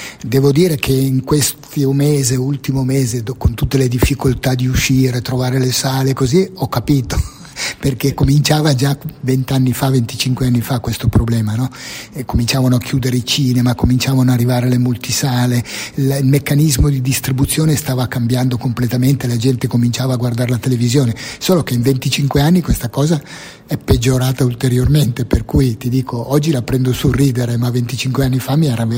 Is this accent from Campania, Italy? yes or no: no; Milan, Lombardy, Italy; siamo di Milano, abbiamo sempre fatto il film a Milano